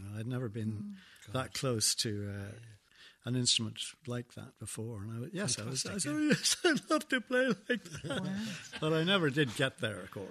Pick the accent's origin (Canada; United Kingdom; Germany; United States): United Kingdom; London; born there; I was born in London.